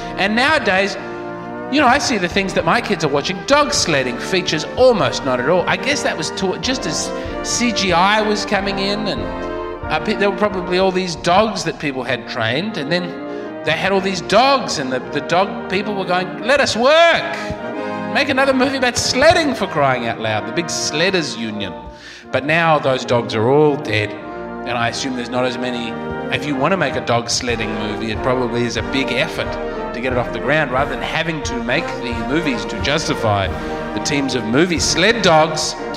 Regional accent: Adelaide, South Australia, Australia; "Hi Dylan, I'm a comedian from Adelaide, Australia, and I'm planning a tour to Whitehorse."

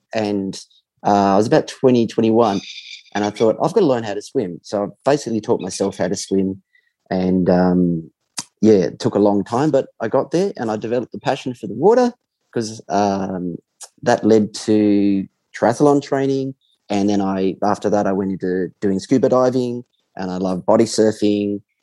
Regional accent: New South Wales, Australia; also born or lived in Melbourne; I grew up in New South Wales. I lived in Melbourne for 10 years during my 20s.

